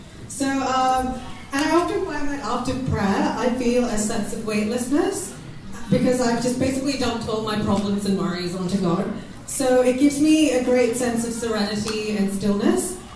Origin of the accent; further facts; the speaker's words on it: India; And being Indian, it's just 10 times worse because being Indian means that all your Indian aunties are all up in your business